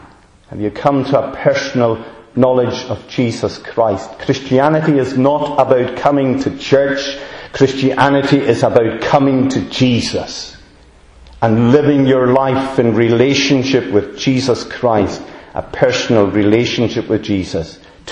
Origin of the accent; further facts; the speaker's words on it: Stornoway, Scotland, United Kingdom; At that time, when I was 18, come from Stornoway, my accent betrays me there.